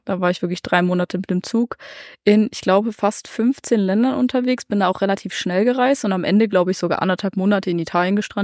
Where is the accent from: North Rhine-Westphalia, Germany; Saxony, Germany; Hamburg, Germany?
Saxony, Germany; in der Sächsischen Schweiz, in meiner Heimat